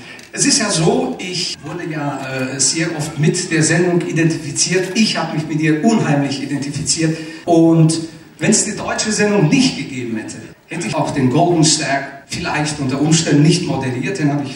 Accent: Sibiu, Sibiu County, Romania; Hier in meiner Heimatstadt, in Hermannstadt.

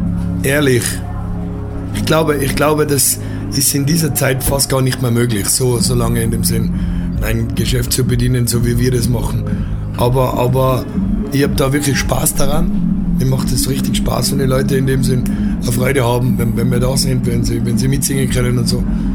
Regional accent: Tyrol, Austria; Wow, ich komme aus Tirol, das ist im Westen von Österreich.

